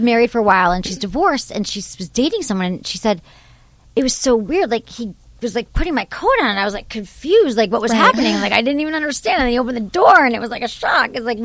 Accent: the South, United States; I am from the South.

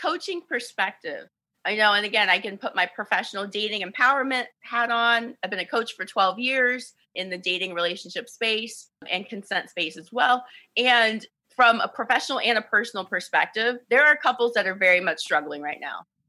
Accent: Ohio, United States; And I think it's just part of that is, you know, where I grew up in Ohio, being around mostly white people.

